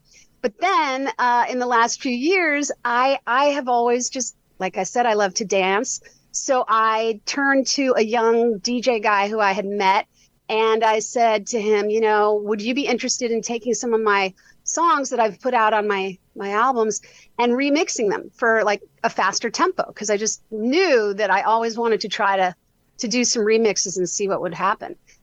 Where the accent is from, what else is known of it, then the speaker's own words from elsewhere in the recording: New York City, New York, United States; My mom was a successful Broadway composer lyricist, and I grew up in New York City.